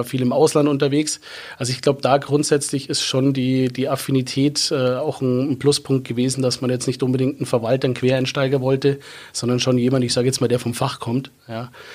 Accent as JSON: {"language": "German", "region": "Bavaria", "country": "Germany", "said": "Es ist bei mir auch heimatnäher, muss ich dazu sagen. Ich komme aus dem Landkreis Landsberg, angrenzender Landkreis hier."}